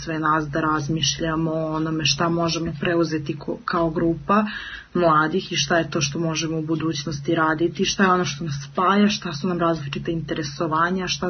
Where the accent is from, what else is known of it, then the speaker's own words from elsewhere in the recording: Belgrade, Serbia; dolazim iz Beograda.